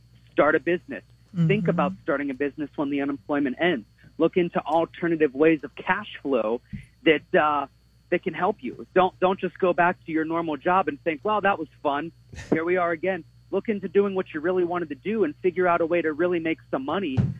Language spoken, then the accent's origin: English; Pennsylvania, United States; now in Pensacola, United States; I'm in Florida, but I'm from Pennsylvania. I'm in the Panhandle, close